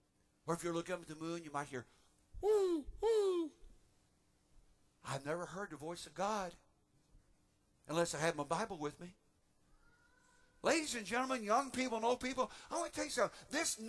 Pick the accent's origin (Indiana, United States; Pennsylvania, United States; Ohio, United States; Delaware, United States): Indiana, United States; It was a novel to me because where I grew up in Indiana, we had a blackboard.